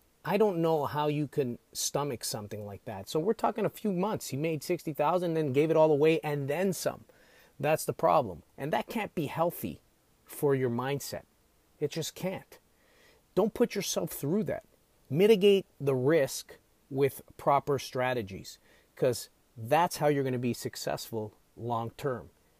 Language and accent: English; Ontario, Canada; so I'm from Canada. I know people, if you're listening in the US, you say 9th grade, we say grade 9.